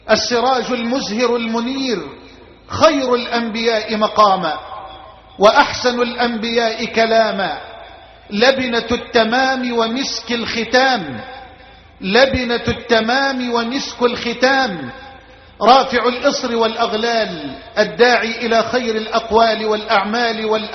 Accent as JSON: {"language": "Arabic", "country": "Egypt"}